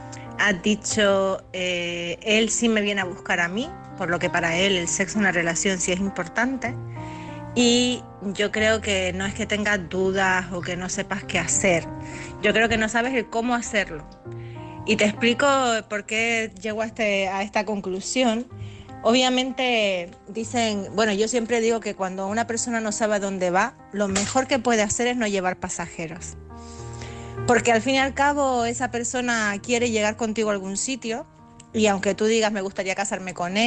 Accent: Canary Islands, Spain; de Gran Canaria, vuestra experta en salud mental, emocional y energética.

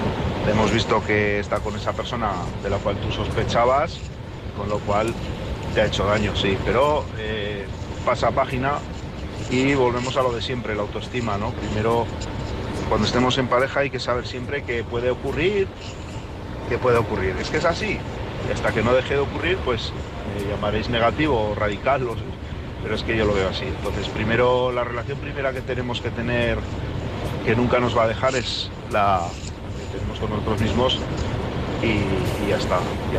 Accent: Zaragoza, Aragon, Spain; yo que soy de Zaragoza

